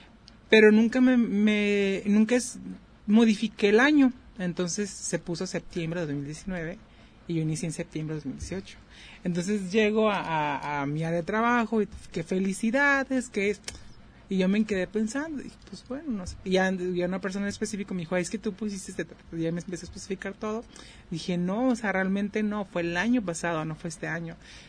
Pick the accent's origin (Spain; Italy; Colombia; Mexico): Mexico; Como todo mexicano